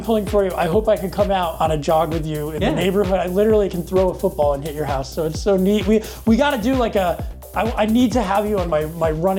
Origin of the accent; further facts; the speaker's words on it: Honesdale, Pennsylvania, United States; I grew up in Honesdale.